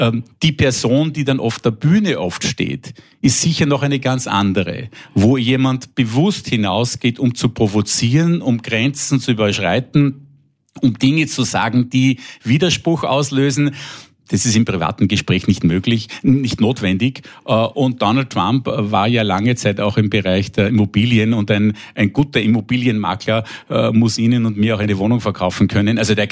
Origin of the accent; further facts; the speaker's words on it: Salzburg, Austria; ganz lustig, weil eben ich in Salzburg aufgewachsen bin und das Schloss Leopoldskron kennt man natürlich als Salzburger